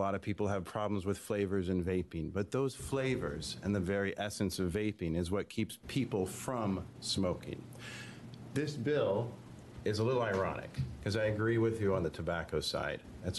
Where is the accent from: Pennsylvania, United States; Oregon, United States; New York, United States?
Oregon, United States; Bend; I'm from Bend.